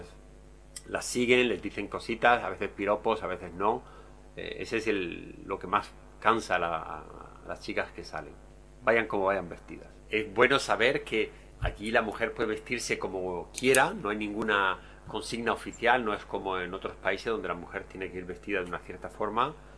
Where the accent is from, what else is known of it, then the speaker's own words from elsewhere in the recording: Spain; Incluso alguna vez se me ha reprochado como español que a trabajo igual allí es sueldo igual.